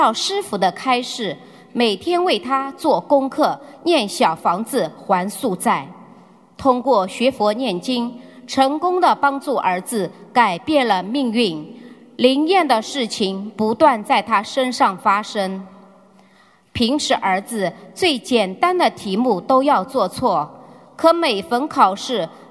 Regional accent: China; 我来自中国，

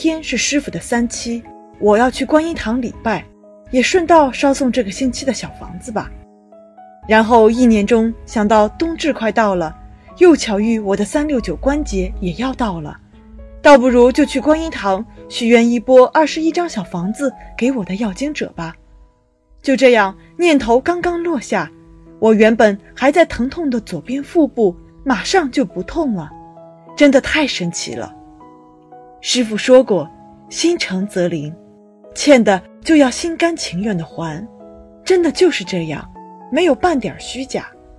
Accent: Malaysia; 我是来自马来西亚的同修

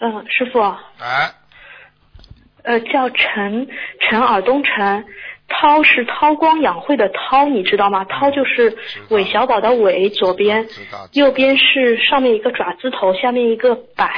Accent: Shanghai, China; 我们上海人牙齿应该是往上往下扔啊

